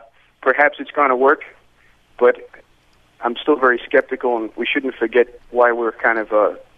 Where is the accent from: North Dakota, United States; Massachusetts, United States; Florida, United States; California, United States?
Massachusetts, United States; Boston; Well, I grew up in Boston